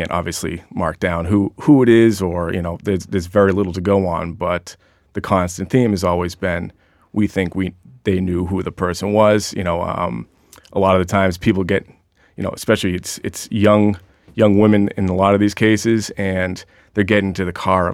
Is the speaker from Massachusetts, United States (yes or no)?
yes; Worcester, Massachusetts, United States; Well, I'm from Worcester.